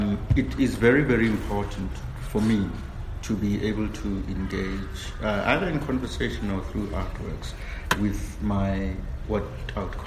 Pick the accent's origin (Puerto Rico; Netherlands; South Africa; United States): South Africa; I'm a South African. I guess I'm a black man of middle age